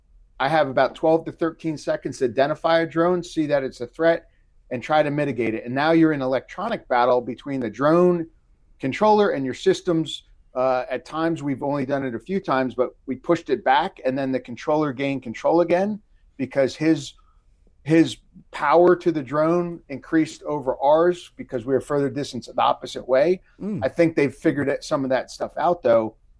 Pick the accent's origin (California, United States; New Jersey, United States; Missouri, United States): New Jersey, United States; I was a teenager. I grew up in New Jersey.